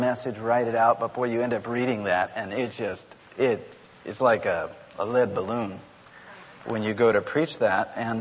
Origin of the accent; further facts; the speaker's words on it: Seattle, Washington, United States; I feel a kinship with you because I grew up in Seattle and I know the Northwest.